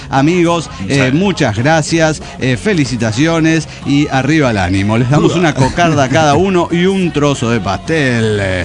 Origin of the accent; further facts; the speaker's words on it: Mexico City, Mexico; de Ciudad de México.